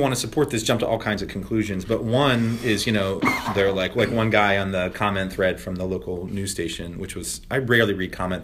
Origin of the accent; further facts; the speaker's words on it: the South, United States; I grew up in the South.